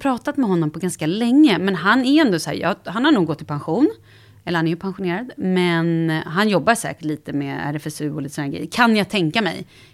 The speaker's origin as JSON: {"language": "Swedish", "town": "Vallentuna", "region": "Stockholm County", "country": "Sweden", "tie": "born or raised there", "said": "jag är uppvuxen i Vallentuna, en förort. Orten, nej. Men en förort till Stockholm. Där jag har bott med min mamma, mestadels av livet."}